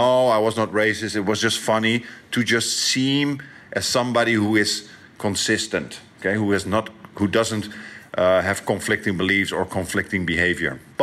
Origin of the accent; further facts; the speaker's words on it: Netherlands; I come from the Netherlands, Europe